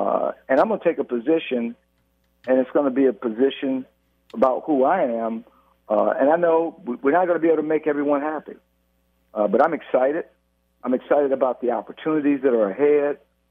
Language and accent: English; Detroit, Michigan, United States; As I like to tell people, you know, growing up in Detroit, parents were lifelong Democrats.